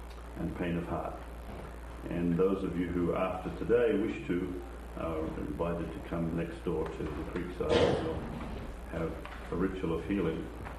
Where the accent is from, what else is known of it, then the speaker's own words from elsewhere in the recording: Australia; also born or lived in St. Louis, United States; we're ready to tape. For those of you who don't know, I come from Australia, but I spent almost 20 years in this country teaching in St. Louis